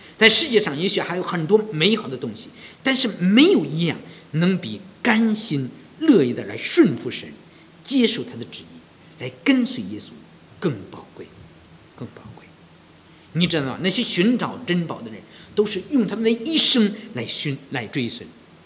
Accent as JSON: {"language": "Chinese", "country": "China", "said": "我们那个时候，你知道，我们中国人啊，现在可能有一些人明白真理了"}